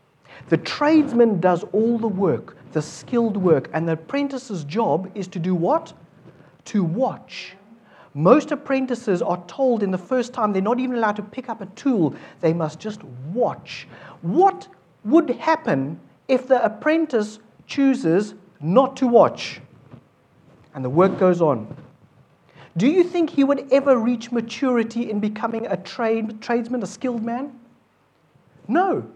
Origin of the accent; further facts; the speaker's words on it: South Africa; I come from South Africa, and a little area that is situated halfway between a huge mountain range and the beach